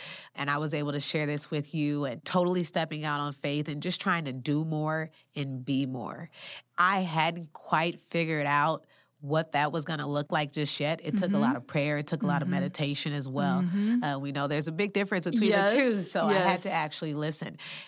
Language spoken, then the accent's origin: English; Springfield, Illinois, United States; I'm a kid from Springfield, Illinois.